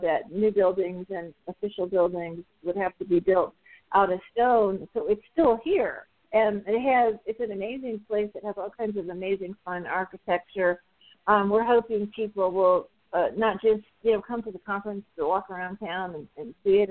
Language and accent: English; Oregon, United States; I grew up in Southwest Oregon